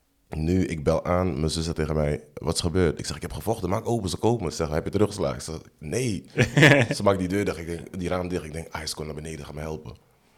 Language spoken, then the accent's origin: Dutch; Amsterdam, North Holland, Netherlands; Ik ben geboren in de Bijlmer, Ganzenhoef. Ik heb daar vanaf 0 tot en met 7 jaar gewoond.